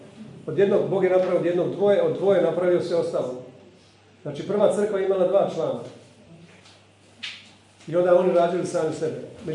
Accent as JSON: {"language": "Croatian", "region": "Dalmatia", "country": "Croatia", "said": "Kod nas u Dalmaciji postoje divlje biljke."}